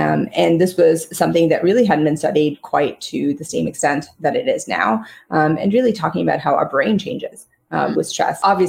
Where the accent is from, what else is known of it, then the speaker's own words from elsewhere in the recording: Queens, New York, United States; I had no idea how lucky I was growing up in Queens until I left it, I have to say. But yeah, no, we came, I came when I was 11. I actually still remember getting off the plane at JFK.